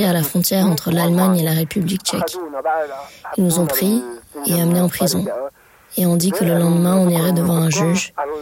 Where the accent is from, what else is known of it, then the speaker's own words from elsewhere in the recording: Tadamon, Damascus Governorate, Syria; moved away; also born or lived in Gaza; On a quitté la Syrie après les événements qui ont eu lieu là-bas fin 2012. Nous sommes du quartier de Tadamon. Il y avait à Tadamon des frappes et des massacres. Donc on a décidé de partir de la Syrie.